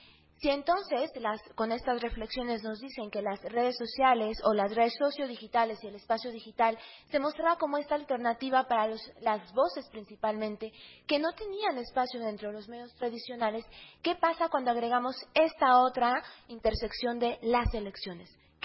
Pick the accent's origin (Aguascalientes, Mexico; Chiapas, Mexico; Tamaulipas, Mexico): Aguascalientes, Mexico; yo vengo de Aguascalientes y es importante para mí nombrarlo porque el lugar donde habito, donde acciono, también es un espacio político